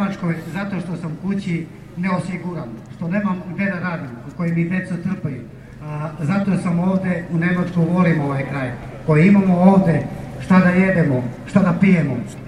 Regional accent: Serbia; German is a second language; Ich komme auch aus Serbien. Meine Eltern sind kosovarische.

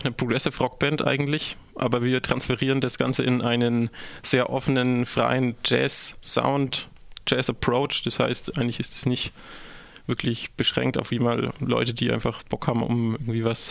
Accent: Mannheim, Baden-Württemberg, Germany; ich komme aus Mannheim

